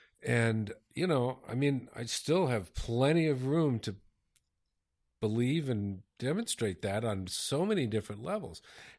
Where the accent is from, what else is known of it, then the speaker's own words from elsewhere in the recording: United States; I'm an American dude.